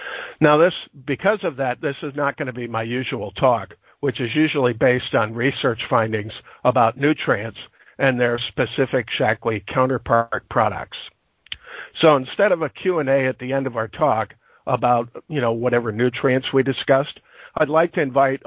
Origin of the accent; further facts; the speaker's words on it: LaGrange, Illinois, United States; I'm a chiropractor from LaGrange, Illinois.